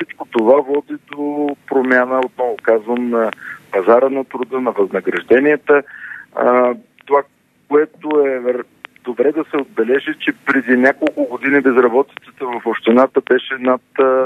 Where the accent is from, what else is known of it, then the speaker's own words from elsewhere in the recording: Dimitrovgrad, Haskovo Province, Bulgaria; Аз съм роден и живея в Димитровград, тук съм израснал, тук съм учил. Между другото, жена ми е от Пловдив и когато се оженихме, решихме да бъдем за малко и това малко вече продължава близо 30 години.